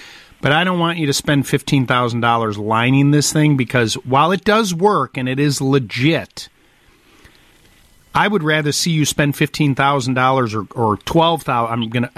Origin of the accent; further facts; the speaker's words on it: Highwood, Illinois, United States; Donna, I grew up in Highwood.